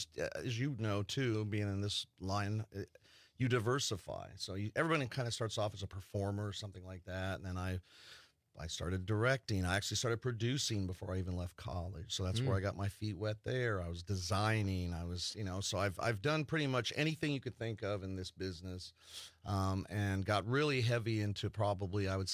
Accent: Las Vegas, Nevada, United States; born or raised there; now in Wisconsin, United States

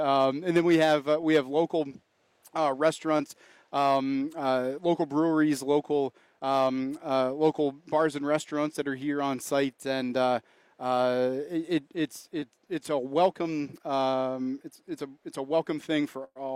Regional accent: Virginia, United States; now in Wisconsin, United States; I'm originally from Virginia. Went to school in Virginia, and then my wife is from the Green Bay area. So when we had the opportunity to make a move to Wisconsin, kind of jumped all over it.

